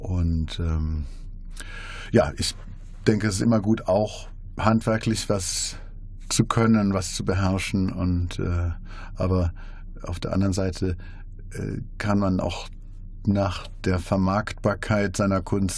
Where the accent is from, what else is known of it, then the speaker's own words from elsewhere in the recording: Remscheid, North Rhine-Westphalia, Germany; born there; moved away as an adult; also born or lived in London; now in Berlin, Germany; 1968 in Remscheid geboren, also auch ein Bergischer, wohne aber jetzt in Berlin und London. Seit 1990 bin ich in England wohnhaft und habe 2011 mein Atelier nach Berlin verlegt